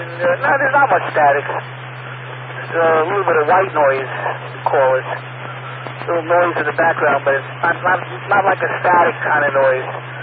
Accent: West Hempstead, New York, United States; I'm in the mobile, coming into my hometown of West Hempstead.

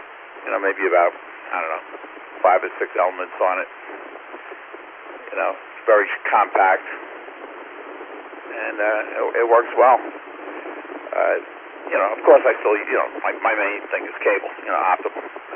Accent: Queens, New York, United States; You know, when I grew up in Queens, there was, like, never seemed to be a power outage.

